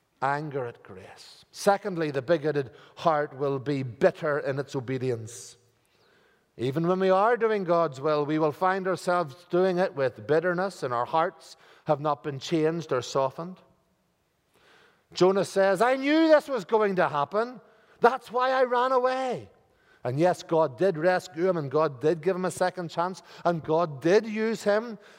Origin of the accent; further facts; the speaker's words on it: Ireland; I am Irish after all.